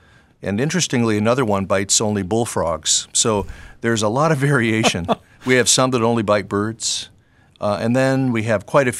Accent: Ohio, United States; I collected an Io moth under a streetlight in my hometown in Ohio when I was 12, and that got me hooked.

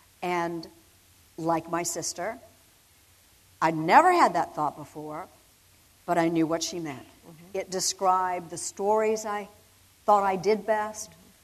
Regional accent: Midwest, United States; I'm from the Midwest.

